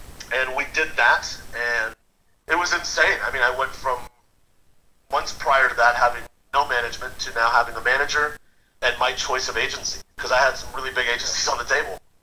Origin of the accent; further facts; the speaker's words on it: Texas, United States; now in Los Angeles, United States; you know, originally I'm from Texas, but I live in Los Angeles now.